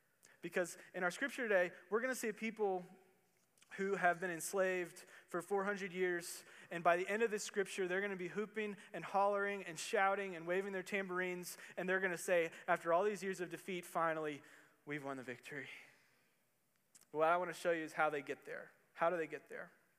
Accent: Louisville, Kentucky, United States; I grew up in Louisville, and I went to UK for 4 years, so I am a UK fan, and I say that because then I went to Duke for seminary.

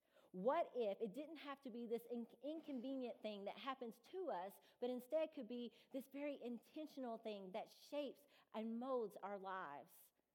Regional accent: Kentucky, United States; I went home to my hometown in Muhlenberg County, and yes, we identify by county because the town is too small

